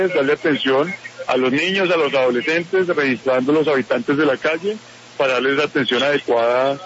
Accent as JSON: {"language": "Spanish", "country": "Colombia", "said": "como colombiano"}